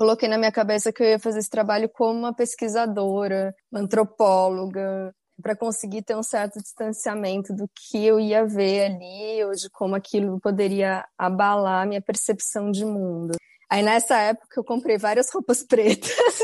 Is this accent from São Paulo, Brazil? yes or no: yes; Taubaté, São Paulo, Brazil; now in Berlin, Germany; brincar com as minhas vizinhas lá na vilinha que eu cresci em Taubaté